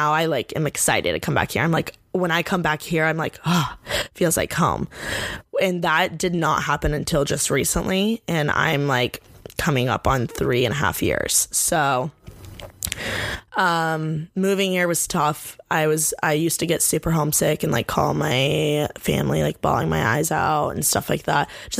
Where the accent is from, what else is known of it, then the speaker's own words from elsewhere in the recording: Bloomington, Indiana, United States; So, the thing that I'm really thankful for about growing up in Bloomington is that there was a college town, so it brought a lot of like character to like the Midwest town that I live in.